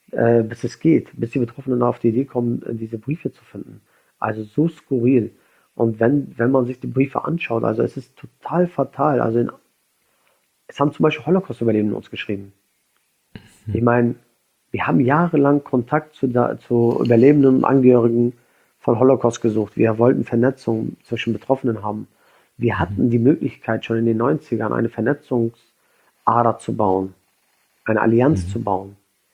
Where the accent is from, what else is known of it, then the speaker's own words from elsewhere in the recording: Schleswig-Holstein, Germany; wenn ich sage, ich komme aus Schleswig-Holstein oder aus Deutschland.